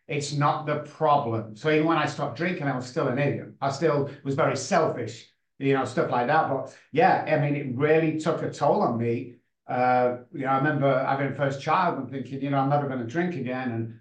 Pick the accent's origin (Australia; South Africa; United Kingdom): United Kingdom; Manchester, North West England; now in San Antonio, United States; I come from Manchester, back in the United Kingdom, even though I live in San Antonio, Texas right now